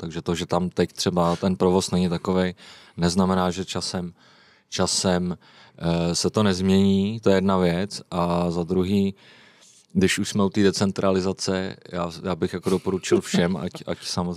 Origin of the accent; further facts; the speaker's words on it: Prague, Czechia; Já jsem z Prahy.